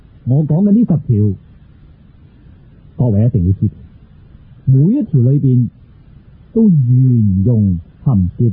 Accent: China; 我哋中国人懂喎，你睇我哋读《礼记》到《月令》

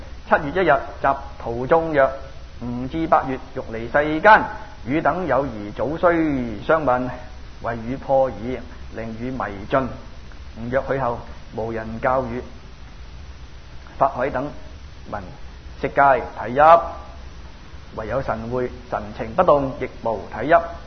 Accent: Guangdong, China; 所以咧系我哋广东人之光明嚟嘅咁样啊，广东之光啦咁样

